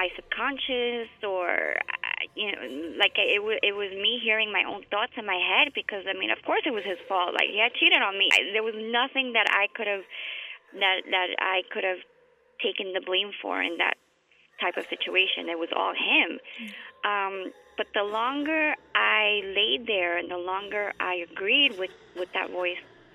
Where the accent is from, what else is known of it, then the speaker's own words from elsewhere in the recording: Texas, United States; growing up in Texas, you experience a rich mix of cultures.